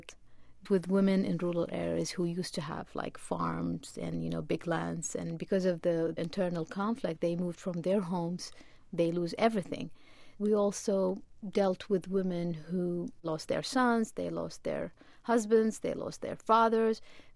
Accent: Kuwait; moved away as an adult; also born or lived in Iraq; I was born in Kuwait, and I lived in Kuwait until I was 24, and I got my bachelor degree from Kuwait University. And then because of the invasion of Kuwait, my family had to move back to Iraq.

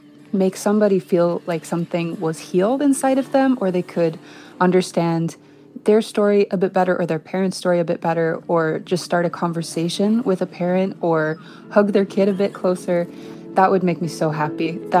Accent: Oregon, United States; It was based on something really personal, growing up in Oregon, going to the beach with my family, and how special it was just to all be together.

